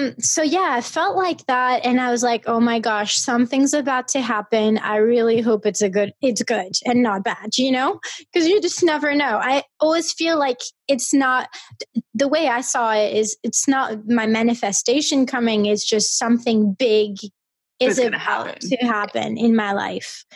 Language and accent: English; New York, United States; now in Brooklyn, United States; And I said, I'm from New York.